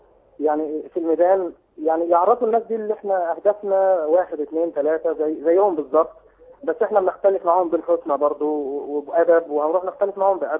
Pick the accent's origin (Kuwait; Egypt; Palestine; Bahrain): Egypt; now in United Arab Emirates; انا مصري مقيم في الامارات